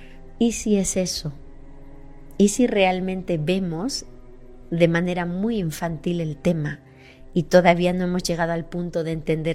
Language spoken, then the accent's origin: Spanish; Extremadura, Spain; en Extremadura, en mi tierra